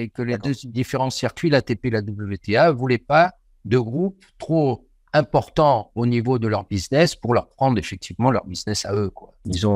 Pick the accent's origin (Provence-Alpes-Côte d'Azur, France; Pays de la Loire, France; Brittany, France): Provence-Alpes-Côte d'Azur, France; Marseille; Je veux dire, je suis de Marseille